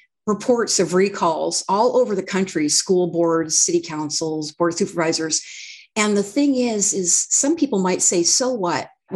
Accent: Redding, California, United States; So when I grew up in Reading, it was a heavily Democrat sided community because we had unions and we had sawmills and jobs.

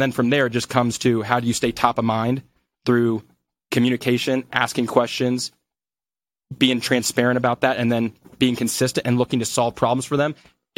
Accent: Des Moines, Iowa, United States; now in Denver, United States; I grew up in Des Moines, my brother's there, my dad's there, my sister's there, and I live in Denver. I've been here for 16 years now.

